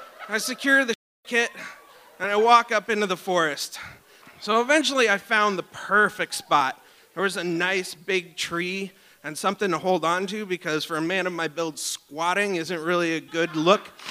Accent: Talkeetna, Alaska, United States; So I grew up in Talkeetna, and that kind of made me a de facto outdoor kid, camping, fishing, etc.

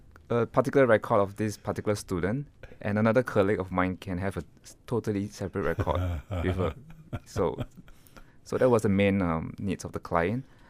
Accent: Singapore; born there; I was born in Singapore

